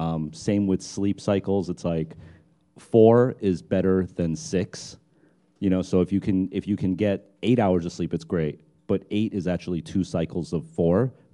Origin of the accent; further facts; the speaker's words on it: New Jersey, United States; I'm from the very exotic, remote destination, New Jersey.